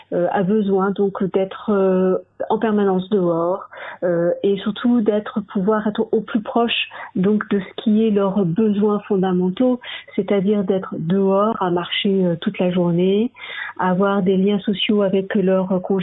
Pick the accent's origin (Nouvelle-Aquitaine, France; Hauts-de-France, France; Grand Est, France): Grand Est, France; Nancy; je viens de Nancy, pas tout proche de chez vous.